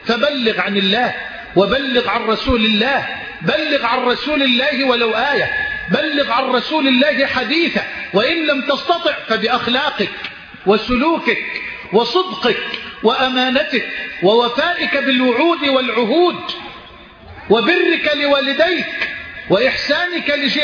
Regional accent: Egypt; بلدنا مصر

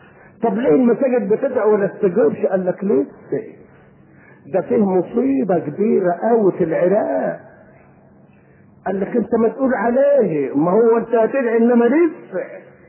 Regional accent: Egypt; اللهم امن بلدنا مصر وامن

